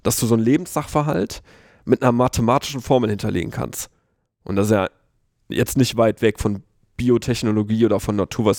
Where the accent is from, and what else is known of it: Dinslaken, North Rhine-Westphalia, Germany; born or raised there; also born or lived in Duisburg